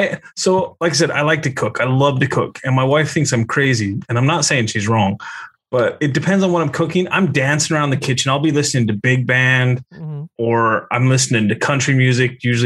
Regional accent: Utah, United States; I'm from Utah, where I didn't even start drinking beer until I was like 30, you know?

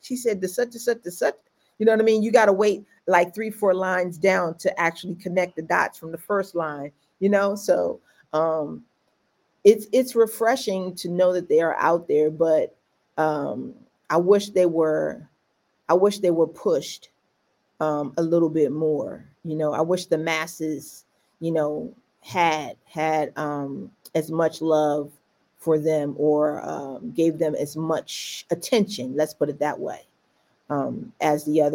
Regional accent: Washington, District of Columbia, United States; A lot of people didn't even think I was from D.C.

